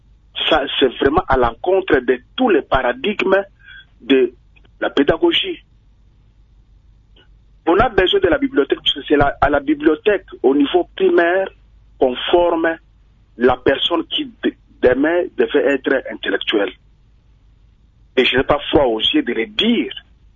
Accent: DR Congo; chez nous, en RDC

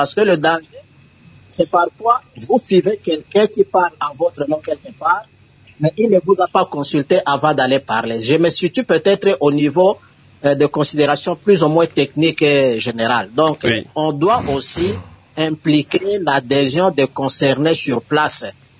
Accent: DR Congo; chez nous, en République démocratique du Congo

